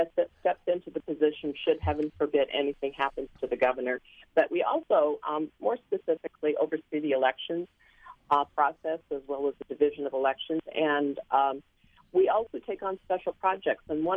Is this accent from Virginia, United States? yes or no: no; Palmer, Alaska, United States; born there; Well, I was born in Palmer, so I'm a lifelong Alaskan.